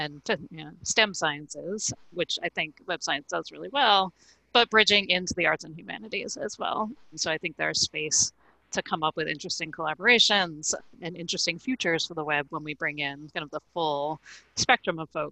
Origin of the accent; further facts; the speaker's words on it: United States; So I'm going to give this response from my own sort of unique perspective as an American living in Massachusetts, raising kids.